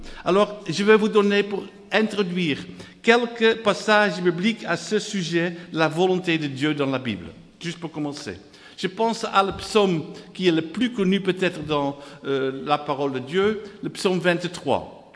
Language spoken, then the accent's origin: French; Netherlands; first language Dutch; French is a second language; now in France; En anglais, en français, même en néerlandais, ma langue maternelle. Je suis de la Hollande d'origine, ce n'est pas ma faute. Mes parents étaient né là, et mes grands-parents et tout le reste.